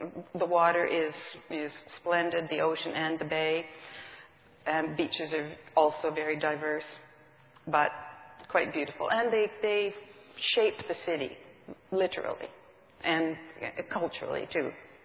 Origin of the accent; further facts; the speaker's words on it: Canada; But we're Canadian after all